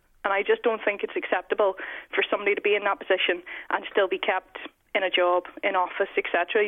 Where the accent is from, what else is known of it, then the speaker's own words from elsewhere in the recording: Belfast, Northern Ireland, United Kingdom; I myself am from working class. I'm from East Belfast.